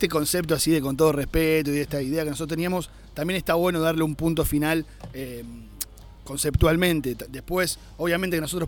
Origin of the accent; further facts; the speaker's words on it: Uruguay; Yo vengo de Uruguay